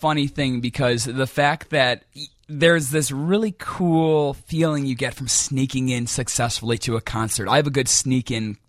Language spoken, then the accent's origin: English; Illinois, United States; I'm a great, great Bears fan, being a Chicagoan through and through. But was raised on the border of Wisconsin